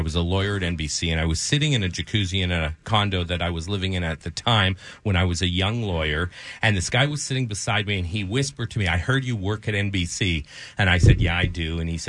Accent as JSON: {"language": "English", "country": "Canada", "tie": "born or raised there", "said": "growing up in Canada"}